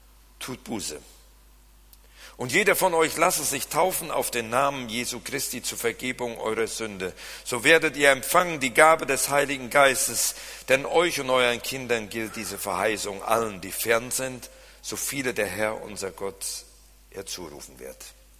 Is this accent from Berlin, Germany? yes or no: no; North Rhine-Westphalia, Germany; accent: Siegerland; obwohl ich mit meinem Siegerländer Akzent nicht zurechtkomme